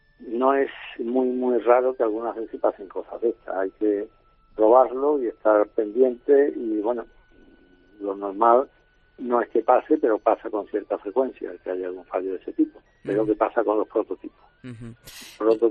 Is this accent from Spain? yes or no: yes; Seville, Andalusia, Spain; yo como soy de Sevilla